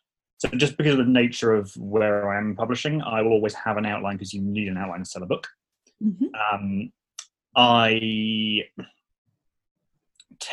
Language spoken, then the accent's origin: English; England, United Kingdom; I live very quietly in a little house in England.